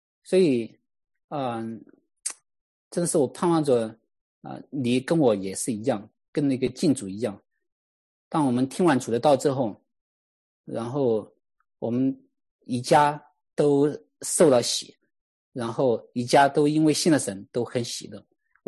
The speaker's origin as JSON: {"language": "Chinese", "region": "Sichuan", "country": "China", "tie": "born or raised there", "moved": "yes", "said": "因为我自己是出生在那个四川一个非常偏远的一个山村里面。"}